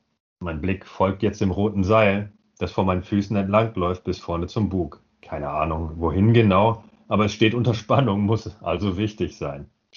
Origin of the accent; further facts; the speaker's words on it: Northern Germany, Germany; wie wir bei uns in Norddeutschland sagen